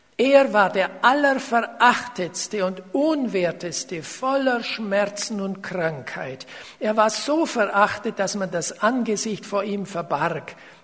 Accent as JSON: {"language": "German", "region": "Baden-Württemberg", "country": "Germany", "said": "Ich stamme aus dem Schwabenland."}